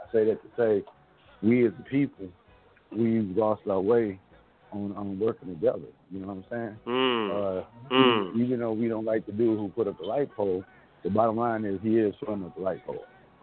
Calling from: Nashville, Tennessee, United States; I'm actually at a recording studio in Nashville, Boss Radio Live Recording

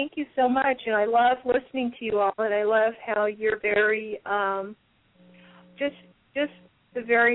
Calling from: Tucson, Arizona, United States; In Tucson.

